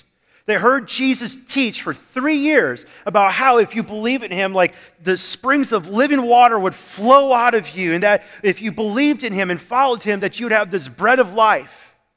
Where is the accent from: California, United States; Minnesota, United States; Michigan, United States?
Minnesota, United States; now in Austin, United States; I'm from Minnesota. You guys are obsessed with egg hunts. It's like everywhere, every business, every house, every organization has an Easter egg hunt. So if you want to like overindulge your children with candy, it's easy to do in Austin.